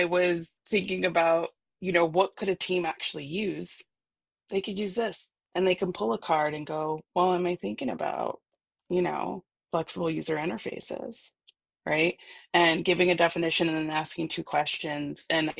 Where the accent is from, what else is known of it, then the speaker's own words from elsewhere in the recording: United States; I'm a woman. I'm a Black woman. I'm from the United States, right?